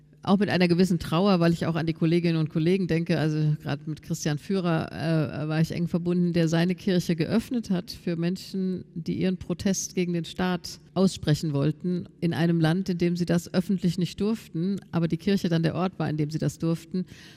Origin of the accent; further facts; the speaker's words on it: West Germany, Germany; das sage ich jetzt mal als Westdeutsche